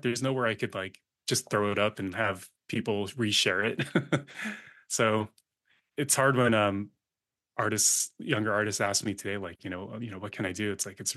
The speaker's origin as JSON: {"language": "English", "town": "Sacramento", "region": "California", "country": "United States", "said": "Yeah, it's like LA, you know, I'm from Sacramento."}